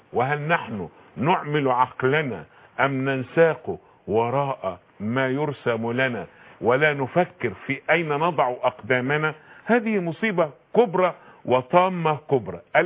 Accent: Egypt; احنا نفسنا كمصريين

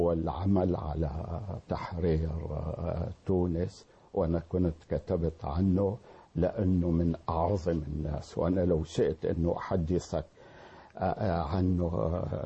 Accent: Damascus, Damascus Governorate, Syria; سنة 1952 كان عندنا في دمشق

